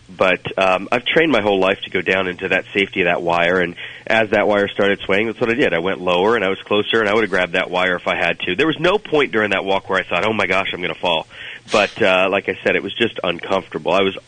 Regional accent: Sarasota, Florida, United States; during my training in my hometown of Sarasota, Florida, I trained with winds speeds of 91 miles per hour.

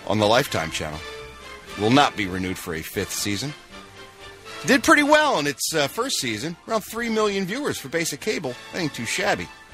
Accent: United States; As an American, I have that right.

